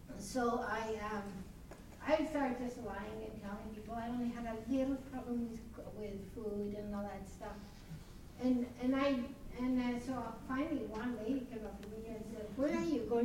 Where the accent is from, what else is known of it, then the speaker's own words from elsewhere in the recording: New Mexico, United States; also born or lived in California; Then I was born and raised in New Mexico. And we moved to California because there weren't any jobs for us. But then later on, I moved back.